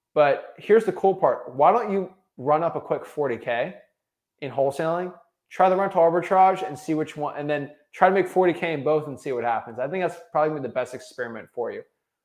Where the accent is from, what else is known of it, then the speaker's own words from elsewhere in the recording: Florida, United States; I'm from Florida.